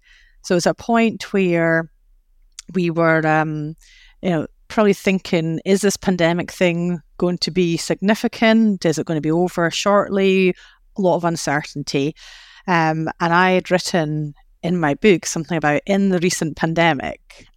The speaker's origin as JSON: {"language": "English", "region": "Scotland", "country": "United Kingdom", "said": "Although I'm a Scottish person, so I don't take compliments very readily or easily."}